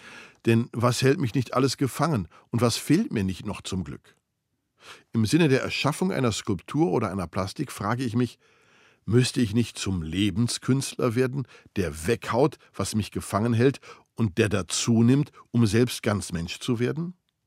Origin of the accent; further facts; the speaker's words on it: Duisburg, North Rhine-Westphalia, Germany; Hier in meiner Heimatstadt Duisburg